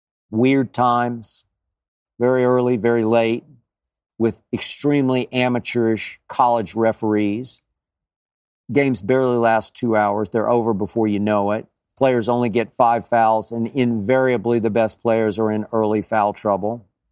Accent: Oklahoma, United States; Yep, I grew up in Big 12 country. And yes, I grew up an Oklahoma fan.

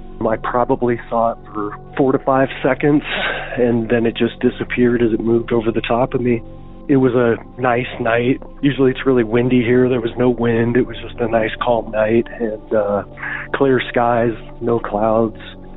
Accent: Casper, Wyoming, United States; I'm from Casper, Wyoming

